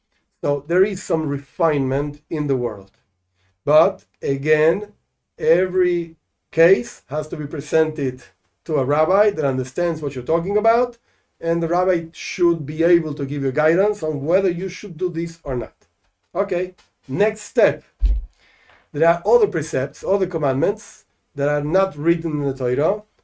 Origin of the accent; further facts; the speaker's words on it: Argentina; English is a second language; I was born in Argentina. I'm an Argentinian.